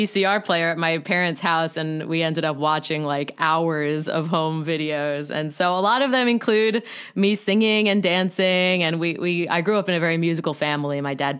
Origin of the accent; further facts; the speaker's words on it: New York, United States; You know, I'm from Long Island, New York.